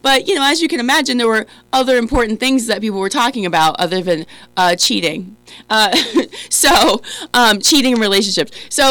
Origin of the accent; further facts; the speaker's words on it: Ohio, United States; I'm from Warren County in Ohio, which is a small southern, it's kind of like the southern tip of Ohio, kind of near Kentucky, around that area. I grew up around there in a small town